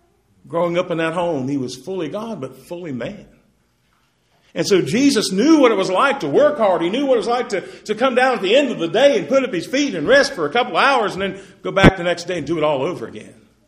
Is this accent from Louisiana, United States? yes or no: no; West Virginia, United States; I'm from West Virginia. And you know what West Virginia's most thankful for? Mississippi.